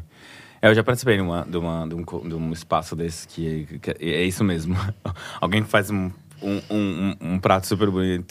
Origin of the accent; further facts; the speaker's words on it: Brazil; sou brasileiro